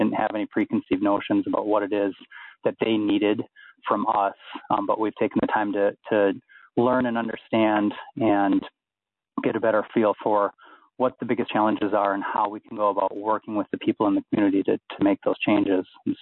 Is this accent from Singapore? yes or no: no; Minneapolis, Minnesota, United States; now in Haiti; my wife and I both actually live in Haiti primarily, but we're both from the Twin Cities area here, and we're back in town.